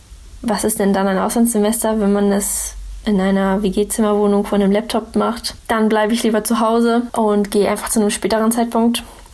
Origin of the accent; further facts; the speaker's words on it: Schleswig-Holstein, Germany; ich bin 22 Jahre alt. Ich komme hier aus dem Kreis Schleswig-Flensburg